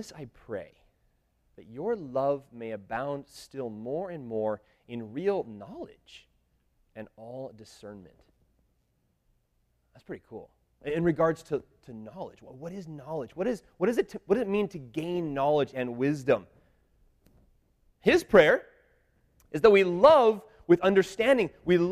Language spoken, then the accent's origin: English; United States; it's frustrating for me sometimes as we travel because I'm an American.